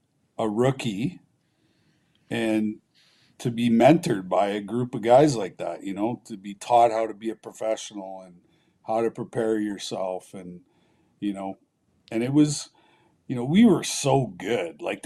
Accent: Canada; We went to practice with our ski shit on.

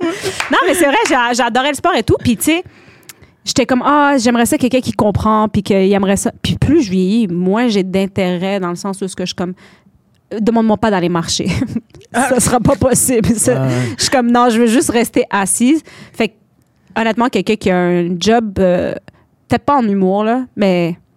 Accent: Longueuil, Quebec, Canada; Longueuil.

